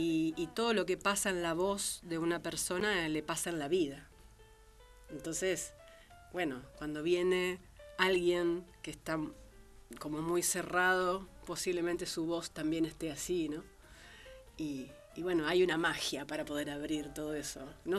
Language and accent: Spanish; San Nicolás de los Arroyos, Buenos Aires Province, Argentina; also born or lived in Spain; San Nicolás de los Arroyos. Sí.